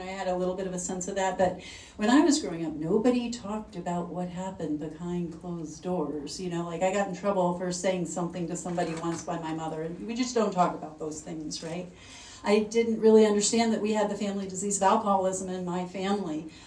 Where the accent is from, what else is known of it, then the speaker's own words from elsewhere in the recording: Corpus Christi, Texas, United States; I got sober and I grew up in Corpus Christi, Texas.